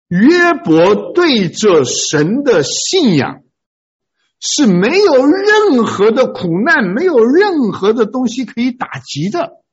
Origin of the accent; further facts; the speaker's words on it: China; 我们中国人的老话说，天有不测风云，人有旦夕祸福